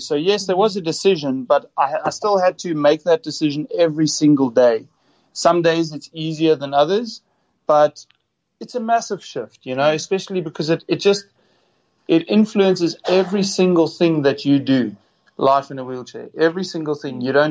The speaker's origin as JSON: {"language": "English", "town": "St. Francis", "region": "Eastern Cape", "country": "South Africa", "tie": "born or raised there", "said": "ever since I grew up in the Eastern Cape, in St. Francis, you know, swimming in rock pools, jumping off cliffs, riding bikes"}